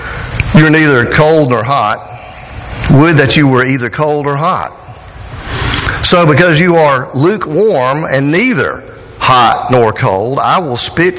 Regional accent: Georgia, United States; You know, I'm from South Georgia, and we've got a town there called Cairo.

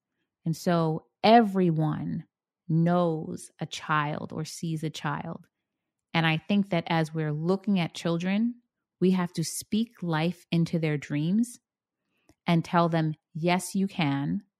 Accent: Bronx, New York, United States; So I grew up in the Bronx. My parents are from Barbados.

